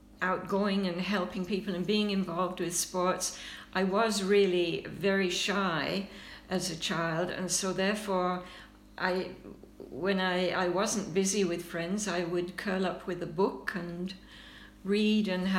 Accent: Wickersley, Yorkshire and the Humber, United Kingdom; now in Surrey, Canada; I grew up in a village known as Wickersley, which is basically a farming community. And that's where I did my schooling and my high school. And it was just a very nice little village.

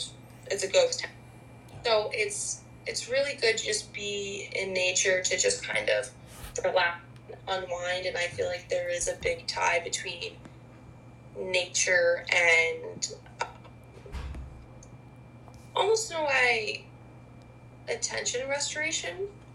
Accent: New Jersey, United States; It's really scenic, like especially at home, since I am from New Jersey and I do live 10 minutes from the beach.

